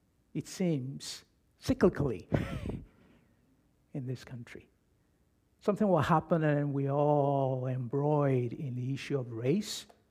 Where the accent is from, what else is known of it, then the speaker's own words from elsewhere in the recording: Ghana; now in United States; I did not grow up here in the U.S., I'm a naturalized citizen. As you know, I'm originally from Ghana.